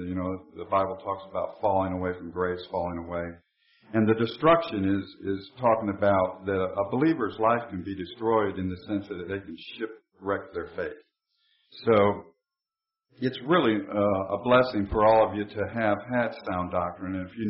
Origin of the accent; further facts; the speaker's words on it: Ohio, United States; I grew up in Ohio, and I basically was growing up in a Protestant church